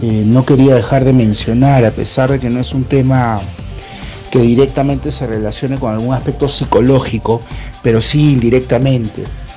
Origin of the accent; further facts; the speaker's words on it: Peru; yo, como psicólogo, como peruano, como una persona, como un ciudadano de este país